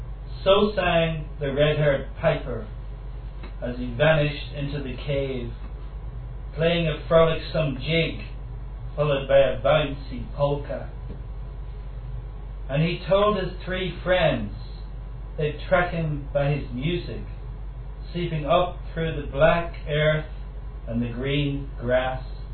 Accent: Donegal, Ulster, Ireland; Second one, I come from Donegal, and when I was up there last year, they had erected this new inscription on a stone dealing with a local legend.

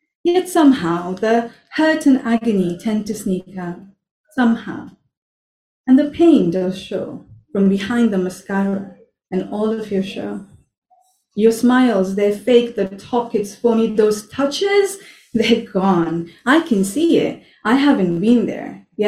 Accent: Nepal; So like I said, I grew up in Nepal, and most of my adulthood, like late teens to my early 20s, no, more than that, actually.

